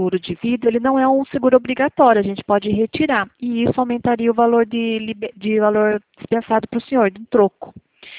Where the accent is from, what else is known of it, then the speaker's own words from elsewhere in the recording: Piracicaba, São Paulo, Brazil; Eu sou de Piracicaba